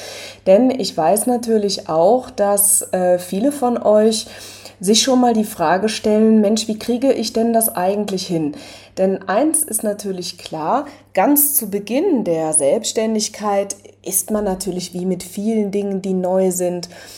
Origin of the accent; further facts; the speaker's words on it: Rhineland, Germany; accent: Rhineland dialect; komme ich aus dem Rheinland und genau, dieser Dialekt, der muss irgendwie ein bisschen sein. Ich habe irgendwie mal versucht, ihn mir abzugewöhnen, was mir ehrlich gesagt nicht so richtig gelungen ist